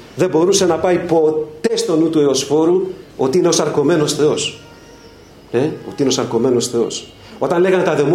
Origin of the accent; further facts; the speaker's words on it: Piraeus, Attica, Greece; θα το πω πειραιώτικα γιατί είμαι από τον Πειραιά